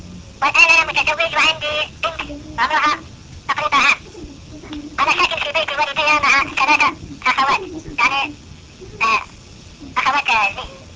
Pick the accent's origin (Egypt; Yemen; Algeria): Algeria; فضلك أردت أنا أخ من الجزائر، كيف حالكم؟